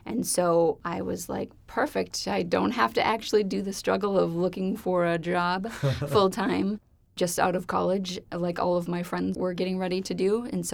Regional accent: Minnesota, United States; moved away as an adult; now in Twin Cities, United States; Yes, originally from West Central Minnesota. Grew up there, came down to the Twin Cities for college, and have been here ever since.

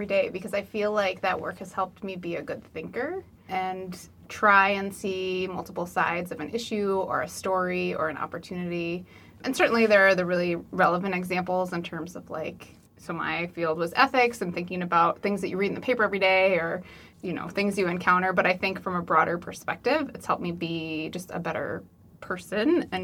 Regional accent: Colorado, United States; I am from Colorado, yep. Went to college in South Dakota at Augustana College in Sioux Falls.

